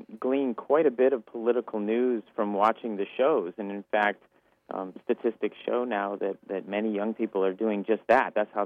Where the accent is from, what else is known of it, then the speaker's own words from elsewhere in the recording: Madison, Wisconsin, United States; Madison, Wisconsin, which is actually my hometown. I grew up in Madison, Wisconsin